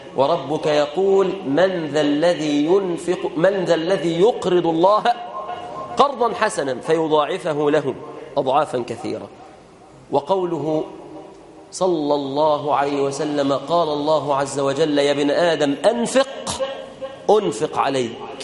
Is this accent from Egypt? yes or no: yes; Egypt; اللهم إنا نسألك أن تحفظ بلادنا مصر عزيزة أبية بالإسلام يا رب العالمين